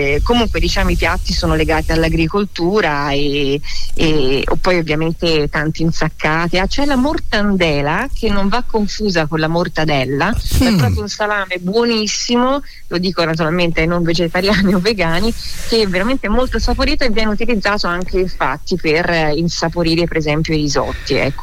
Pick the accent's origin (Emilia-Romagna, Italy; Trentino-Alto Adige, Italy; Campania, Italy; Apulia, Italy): Trentino-Alto Adige, Italy; also born or lived in Florence; Io sono fiorentina, in realtà sono nata a Firenze, sono fiorentina, però appunto molto legata a queste terre dove appunto mi hanno portato che avevo solo 6 giorni.